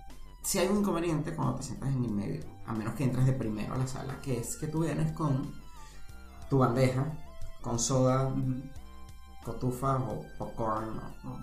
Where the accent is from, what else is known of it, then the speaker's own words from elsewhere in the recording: Portugal; moved away; also born or lived in Venezuela; yo emigré de Portugal, porque no aguantaba el aburrimiento. Pero estando en Latinoamérica, específicamente, bueno, todo el tiempo que yo viví en Venezuela.